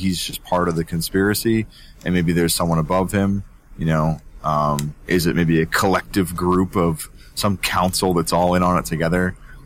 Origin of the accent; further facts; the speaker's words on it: New England, United States; I mean, I'm from New England.